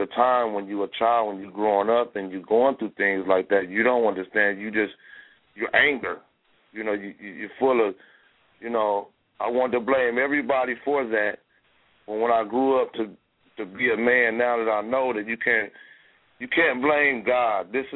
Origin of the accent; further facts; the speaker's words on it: California, United States; You know, I'm from California.